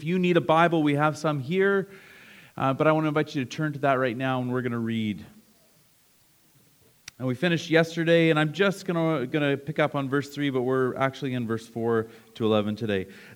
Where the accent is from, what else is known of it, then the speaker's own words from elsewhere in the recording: Canada; Sometimes we are so Canadian that we're so polite that we don't want to speak out loud.